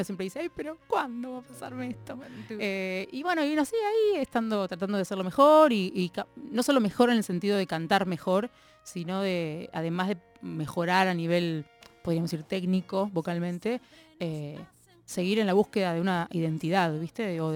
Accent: Argentina; soy argentina y tengo mi historia propia

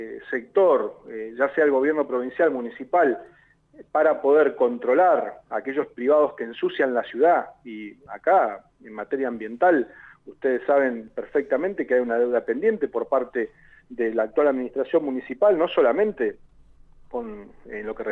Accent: Neuquén, Argentina; todos somos neuquinos

